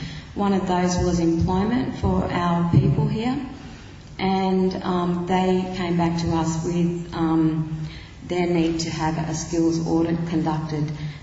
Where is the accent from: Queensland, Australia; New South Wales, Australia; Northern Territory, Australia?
New South Wales, Australia; Wee Waa; I come from Weewaw. My mother is a Gomeroi woman. My father was a white man. He came from Tasmania, but he was one of the pioneers of the irrigation system here